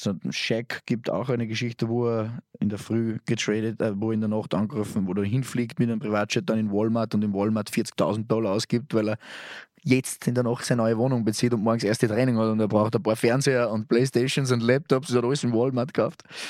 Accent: Austria; weil ich bin Österreicher und wir sind die Besten. Wir haben die besten Berg zum Skifahren, wir haben die besten Skigebiete

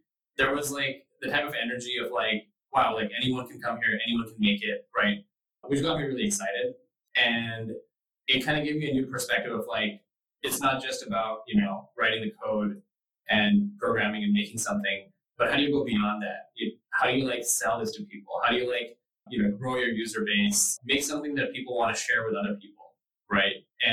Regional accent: India; also born or lived in United States; besides sort of being born in the US, like I never actually came back once going to India.

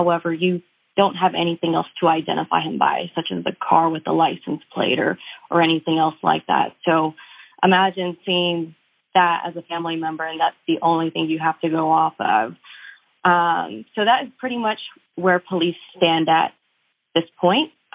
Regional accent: San Antonio, Texas, United States; I'm from San Antonio, so my world gets really small here, both personally and professionally.

